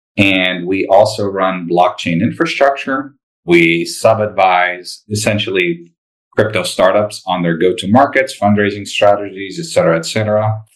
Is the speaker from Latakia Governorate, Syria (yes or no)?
yes; Latakia, Latakia Governorate, Syria; moved away; So I immigrated from Syria in a city called Latakia, which is basically a port town in the northwest part of the country.